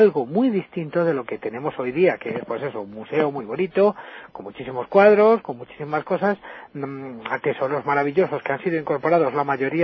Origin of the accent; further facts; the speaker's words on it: Community of Madrid, Spain; Pero, hombre, yo reivindico mi condición escolarense, vamos.